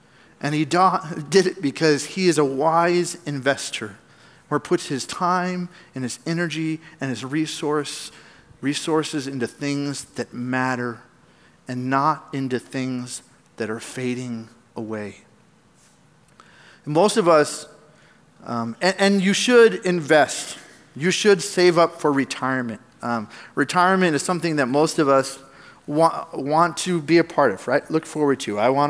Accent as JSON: {"language": "English", "country": "United States", "said": "I'm an American. I live here, right?"}